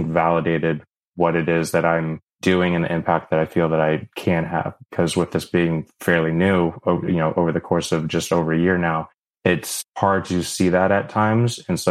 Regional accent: California, United States; it's growing up in the Bay Area. One of the things that was important for me was I didn't know that tech would be a possibility in the first place for me.

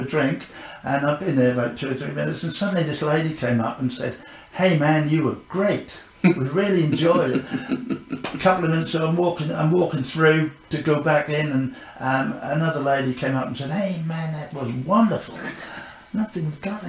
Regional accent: Cromer, East of England, United Kingdom; I was born in Cromer, and do you want me to just tell you how I started this?

